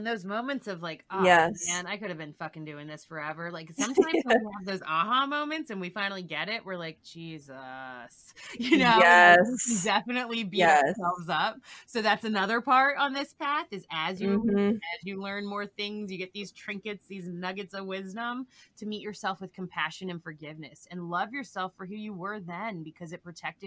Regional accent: United States; especially in the society I grew up here in America, we're rise and grind.

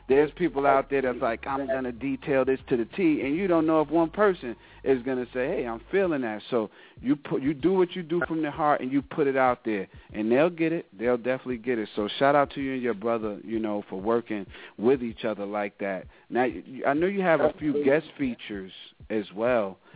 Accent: New York, United States; I mean, I'm from New York.

